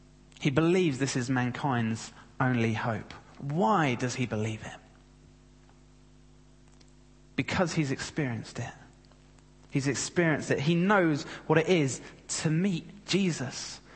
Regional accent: London, United Kingdom; the church I grew up in London.

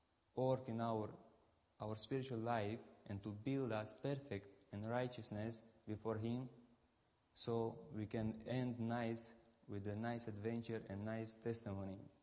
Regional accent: Romania; English is a second language; and I am from Romania.

